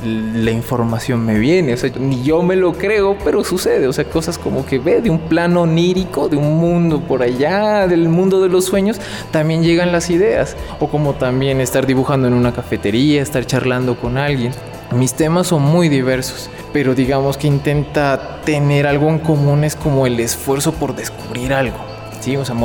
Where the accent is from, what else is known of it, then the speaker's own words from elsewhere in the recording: Pasto, Nariño, Colombia; vivo en la ciudad de Pasto, soy pastuso desde hace 3 décadas